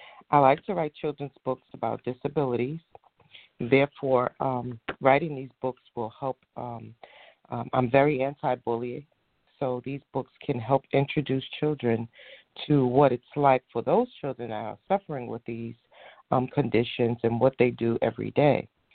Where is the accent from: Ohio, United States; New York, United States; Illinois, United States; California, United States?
New York, United States; now in Virginia, United States; I live in Virginia. I'm originally from New York. I moved here in Virginia in 2008